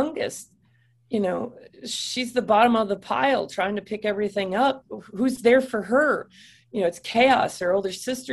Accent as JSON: {"language": "English", "region": "Wisconsin", "country": "United States", "said": "Anybody that's off-roaded at some point or in the snow, because I'm from Wisconsin, you get stuck."}